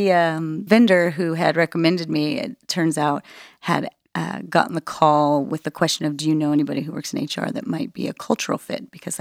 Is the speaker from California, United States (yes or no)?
yes; California, United States; I'm from California.